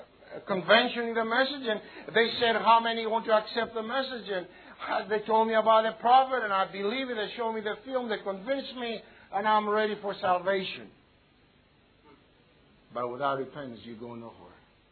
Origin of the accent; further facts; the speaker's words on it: Greece; first language Greek; English is a second language; I have to use it because my mother language. I read in Greek and then I go to English.